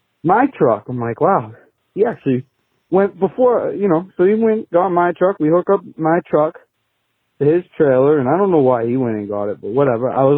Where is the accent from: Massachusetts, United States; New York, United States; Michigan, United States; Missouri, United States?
Massachusetts, United States; I'm from Massachusetts.